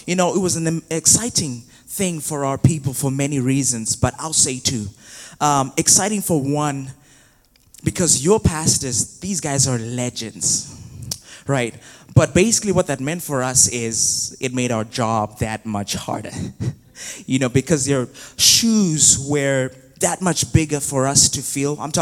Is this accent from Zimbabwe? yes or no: yes; Zimbabwe; moved away as an adult; So I was raised in Zimbabwe. Born and raised in Zimbabwe. This is in Southern Africa. And for 21 years, I was living in Zimbabwe. And at 21, I moved to Belize to study IT. You know, I grew up also in a Christian home.